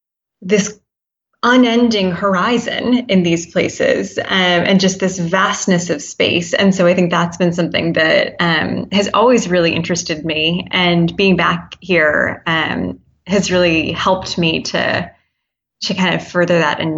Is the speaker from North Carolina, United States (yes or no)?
no; Massachusetts, United States; also born or lived in London; now in Maine, United States; I'm originally from Massachusetts, so we decided to move back to New England. So we're living in Maine now, which is quite a big change.